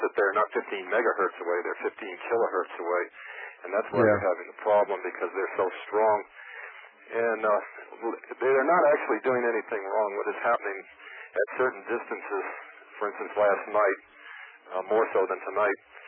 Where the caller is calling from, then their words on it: New Jersey, United States; Hello. I'm calling from Northern New Jersey.